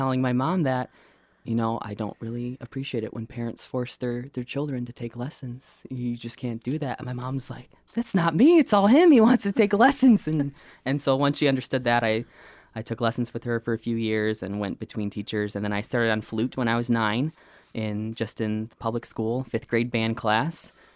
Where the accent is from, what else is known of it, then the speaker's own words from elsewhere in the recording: Clio, Michigan, United States; I grew up in Clio, Michigan, which is, like you said, over on the east side, kind of by the Flint area, rather small town.